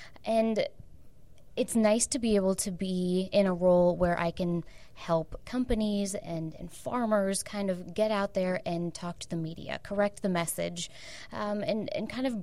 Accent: Galesburg, Illinois, United States; now in Washington, D.C., United States; I grew up in Galesburg, Illinois, between Peoria and the Quad Cities, if you know any geography in Illinois. Came out to D.C. for 2 years

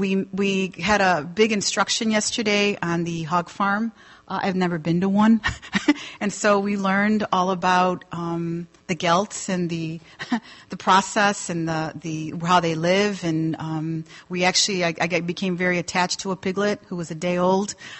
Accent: Chicago, Illinois, United States; I'm from Chicago.

